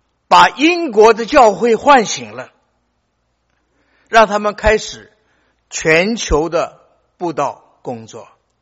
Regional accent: China; 不像我们中国，我们中国人虽然方言很多，文字都一样

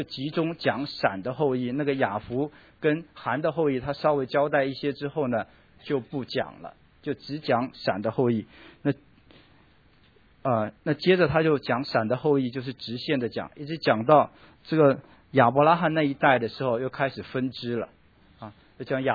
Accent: China; 我们中国人这个就是猜测了哈

